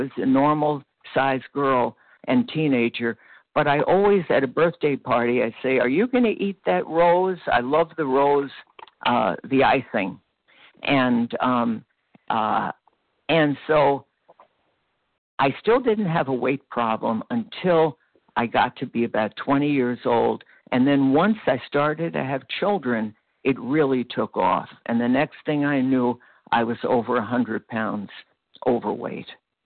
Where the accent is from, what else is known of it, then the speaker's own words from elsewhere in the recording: Brooklyn, New York, United States; born there; I was born in Brooklyn, New York. I'm 79 years old today, and I was born into a very lovely traditional Jewish family.